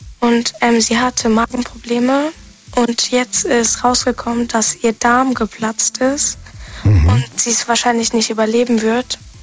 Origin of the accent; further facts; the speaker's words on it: Mannheim, Baden-Württemberg, Germany; Mannheim.